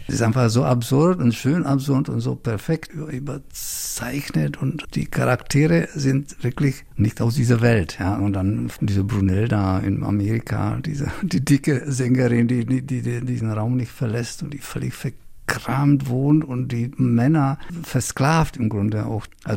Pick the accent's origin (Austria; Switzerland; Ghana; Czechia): Czechia; Prague; German is a second language; now in Germany; ich komme aus Prag, habe Kafka zuerst auf Tschechisch gelesen